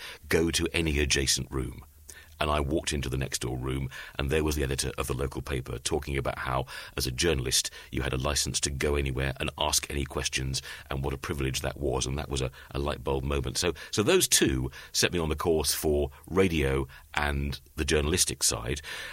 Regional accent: London, United Kingdom; I was growing up in the London suburbs

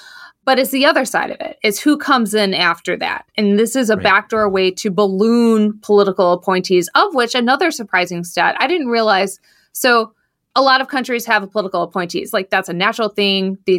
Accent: Midwest, United States; So I grew up in the Midwest, worked on the East Coast.

